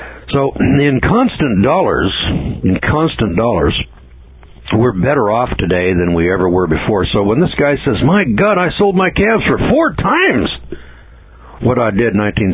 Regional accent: California, United States; I'm an old real estate guy, and I was from the Bay Area

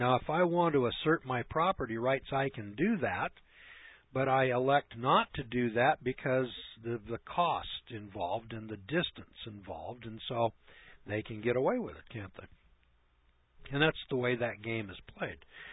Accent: Missouri, United States; See, I'm from Missouri, and I've got to sue them in Medford, Oregon.

